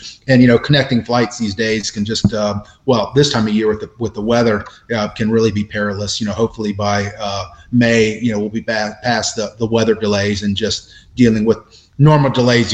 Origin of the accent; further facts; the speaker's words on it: Florida, United States; And I'm from Florida, so I didn't want it to, you know, kind of have a Florida event.